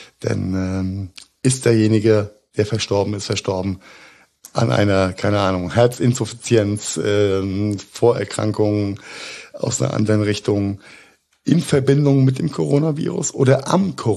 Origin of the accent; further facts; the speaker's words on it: Rhineland-Palatinate, Germany; mein Heimatland Rheinland-Pfalz